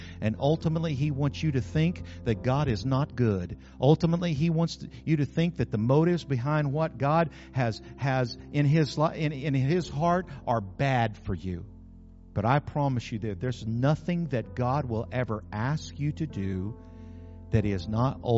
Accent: New Mexico, United States; I grew up in New Mexico where there are a lot of cattle ranched in New Mexico.

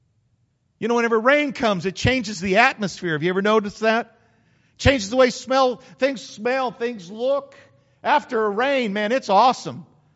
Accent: New Mexico, United States; But I grew up in New Mexico. People around here use umbrellas. We never used an umbrella in New Mexico.

